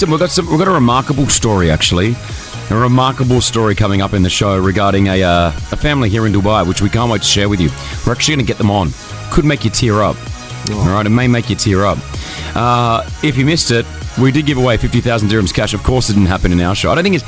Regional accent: Australia; when I grew up in Australia

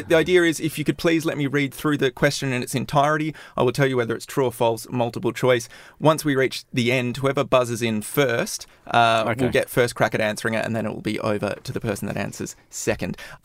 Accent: Australia; my home country of Australia.

